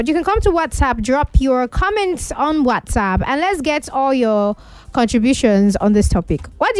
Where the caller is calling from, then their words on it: Aja, Lagos, Nigeria; from Aja.